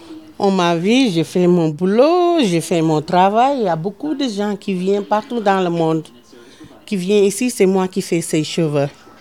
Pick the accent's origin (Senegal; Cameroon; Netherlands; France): Senegal; now in Australia; Nous, on est ici pour montrer les gens. On vient du Sénégal et on est africain.